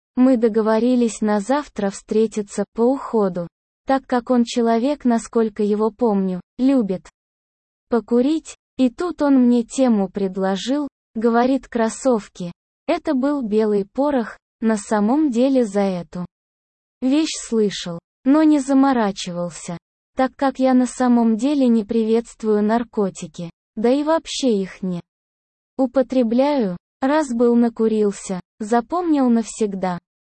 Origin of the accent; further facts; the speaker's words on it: Kyiv, Ukraine; moved away as an adult; now in Russia; а сами мы родом с Украины, с Киева. В общем, мы оба повзрослели и разъехались кто куда хотел. Уехал я в 22 года и живу по сей день.